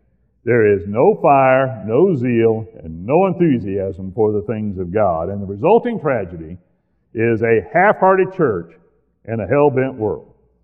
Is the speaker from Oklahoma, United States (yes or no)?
yes; Oklahoma, United States; born there; Now, I was born down in Oklahoma, where the red clay gives everything red color to it.